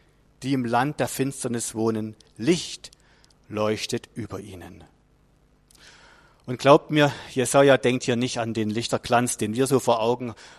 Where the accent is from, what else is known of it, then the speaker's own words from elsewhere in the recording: Saxony, Germany; Wir als Familie, wir kommen ja aus dem Erzgebirge.